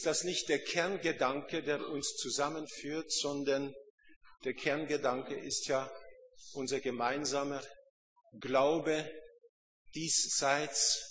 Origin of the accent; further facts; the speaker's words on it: Hungary; Sie als eigentlich gebürtige französische Schweizerin und ich als Ungar.